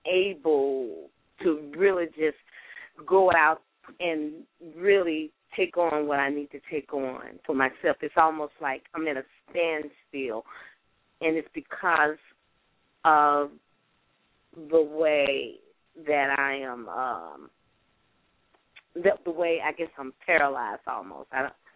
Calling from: Tennessee, United States; I'm calling from Tennessee.

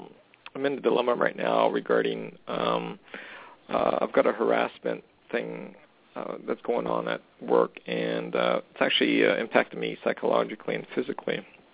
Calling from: Alberta, Canada

